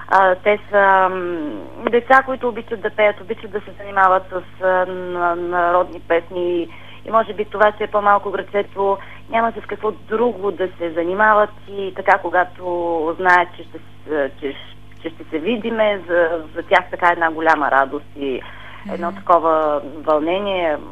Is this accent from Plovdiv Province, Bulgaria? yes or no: yes; Laki, Plovdiv Province, Bulgaria; вече не ръководя децата към моя роден град Лъки